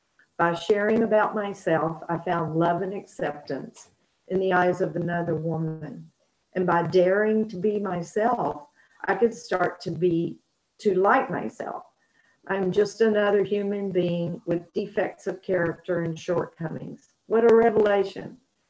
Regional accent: Norway; I went back to Norway, started an NA meeting in my hometown

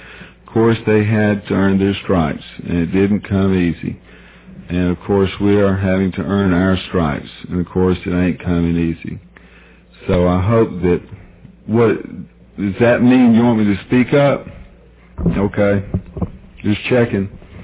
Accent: Georgia, United States; I was from Georgia in San Francisco, right?

